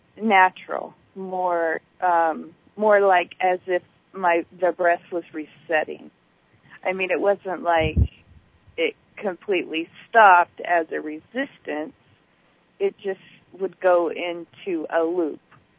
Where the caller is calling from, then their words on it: Tucson, Arizona, United States; I'm calling from Arizona, Tucson.